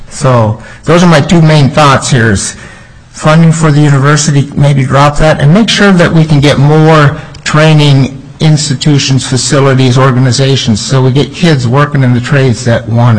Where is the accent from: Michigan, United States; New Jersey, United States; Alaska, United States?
Alaska, United States; I grew up in Alaska, graduated from high school from East Anchorage High.